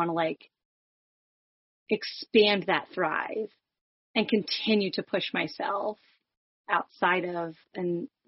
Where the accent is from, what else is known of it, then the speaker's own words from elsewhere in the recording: New Jersey, United States; Hi Sarah, nice to meet you. I'm from Northwestern New Jersey